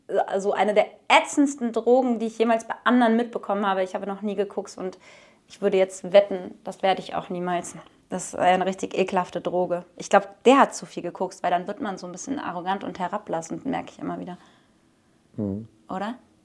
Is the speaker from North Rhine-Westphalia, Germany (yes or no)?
yes; Cologne, North Rhine-Westphalia, Germany; als Kölnerin